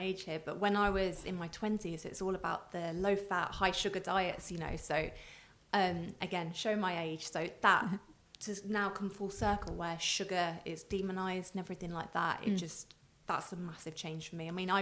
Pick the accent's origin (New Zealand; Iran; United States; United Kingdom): United Kingdom; Midlands; I'm from the Midlands, so like Leicester and Birmingham, it's quite easy there. But I live in a small town